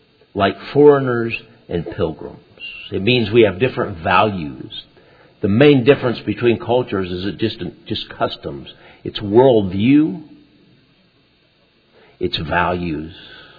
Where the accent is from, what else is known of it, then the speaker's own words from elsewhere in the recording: Texas, United States; Because I'm not really completely, I'm from Texas, but not really.